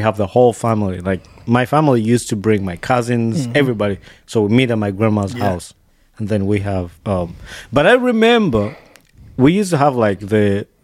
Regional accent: Uganda; So I grew up in Uganda.

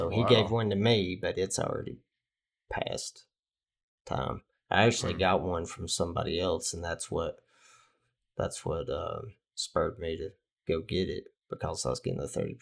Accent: Hilton Head, South Carolina, United States; I'm from Hilton Head.

